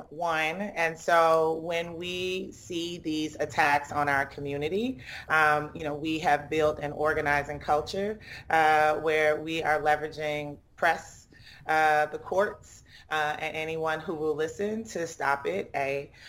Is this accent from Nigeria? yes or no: yes; Nigeria; born there; I was born in Nigeria, but yeah. I'm Swat's bred.